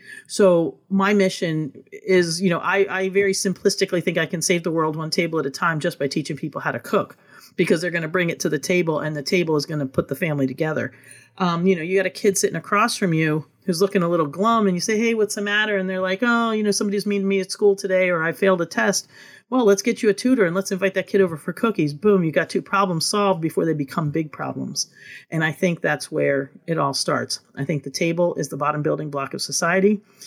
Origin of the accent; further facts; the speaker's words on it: Italy; We're from Italy, but we have different traditions